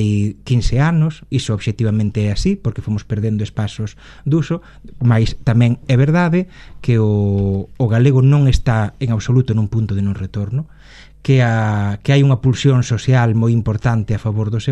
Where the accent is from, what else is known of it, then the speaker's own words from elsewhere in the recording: Galicia, Spain; Eu son galega